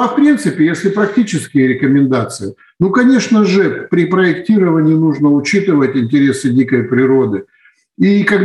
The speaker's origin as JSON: {"language": "Russian", "town": "Krasnoyarsk", "region": "Krasnoyarsk Krai", "country": "Russia", "said": "Я из Сибири, из города Красноярска."}